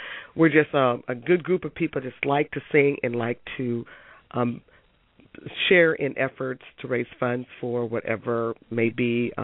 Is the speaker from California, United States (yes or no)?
yes; Oakland, California, United States; I was born and raised in Oakland. Mm-hmm. I've always been a resident of Oakland.